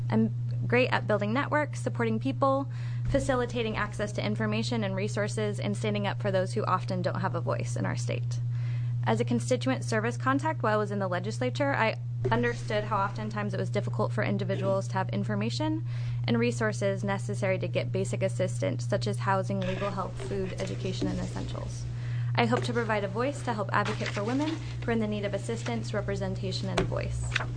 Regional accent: Portland, Oregon, United States; also born or lived in Florida; I was born and raised in East Portland, Oregon, with a small stint in Florida.

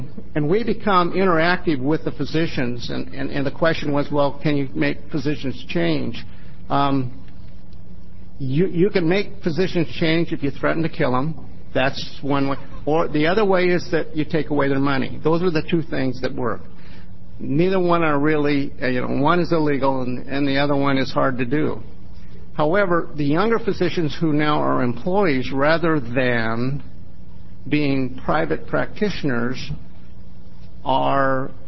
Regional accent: Newberg, Oregon, United States; Since I was born and raised in Newburgh, Oregon, most of them are parents of people that I went to school with, people that I've known for all my life.

